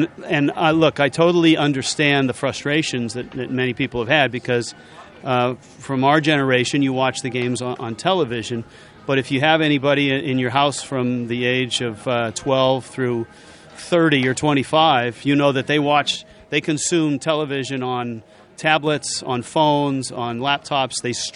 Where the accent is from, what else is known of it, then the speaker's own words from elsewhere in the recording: California, United States; I grew up over in the East Bay, so I have some authority on that.